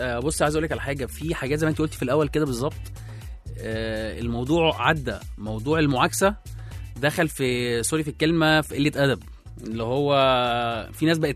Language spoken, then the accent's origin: Arabic; Egypt; عشان أنا مصري